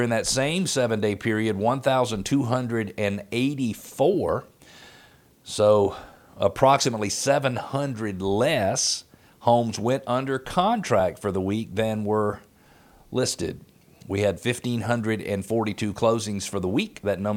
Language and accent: English; Atlanta, Georgia, United States; born there; I was born in Metro Atlanta in 1968.